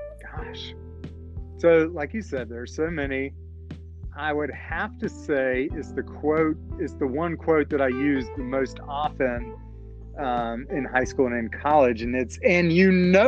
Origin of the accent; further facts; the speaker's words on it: Trent Woods, North Carolina, United States; growing up in Trent Woods, North Carolina, I would have to say in 1995, I was not in tune with the black community. I was very sheltered.